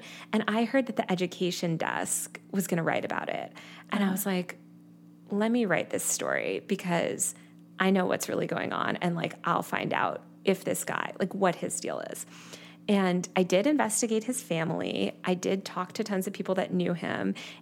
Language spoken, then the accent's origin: English; New York City, New York, United States; and I'm from New York City originally